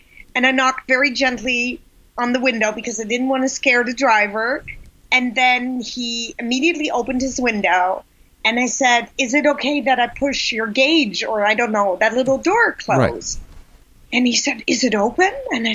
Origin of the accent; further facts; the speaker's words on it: Pakistan; born there; I was born in Pakistan, in the north of Pakistan, at the foot of the Himalaya mountain.